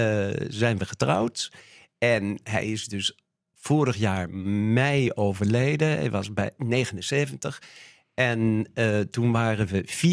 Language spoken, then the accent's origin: Dutch; Zwolle, Overijssel, Netherlands; Omdat ik uit Zwolle kwam.